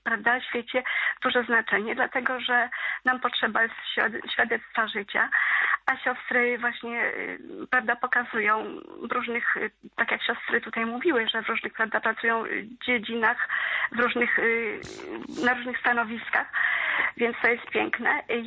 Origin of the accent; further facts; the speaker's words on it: Lublin Voivodeship, Poland; pochodzę tutaj z tych rejonów, co błogosławiony Honorat stąpał, bo wiemy, że w Białej Podlasce, Lubartów, Lublin, więc tutaj te okolice reprezentuję.